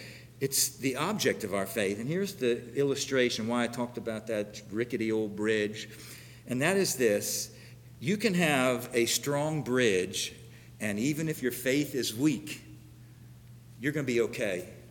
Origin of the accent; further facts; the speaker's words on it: Hollywood, Florida, United States; Back when I was young, I grew up in Hollywood, Florida, we'd go camping down in the Keys, Big Pine Key.